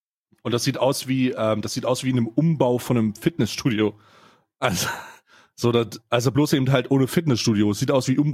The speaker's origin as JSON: {"language": "German", "region": "Saxony", "country": "Germany", "tie": "born there", "said": "obwohl ich als gebürtiger Ostdeutscher dafür prädestiniert bin, sogar gebürtiger Sachse."}